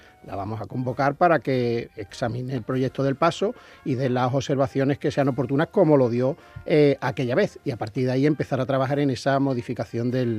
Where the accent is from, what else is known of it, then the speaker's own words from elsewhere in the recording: Madrid, Community of Madrid, Spain; Es que yo de chico vivía en Madrid, entonces el cielo de Madrid un miércoles de ceniza es muy triste.